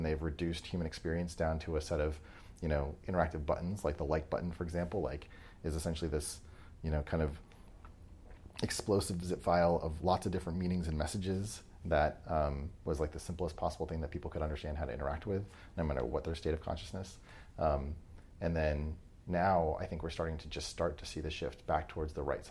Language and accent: English; New Hampshire, United States; I grew up in New Hampshire.